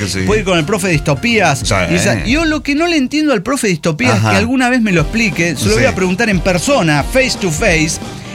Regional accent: Mexico City, Mexico; y yo me quedo tranquilo, como chilango que soy.

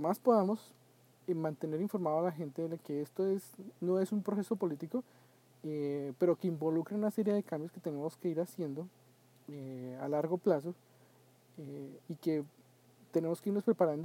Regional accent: Colombia

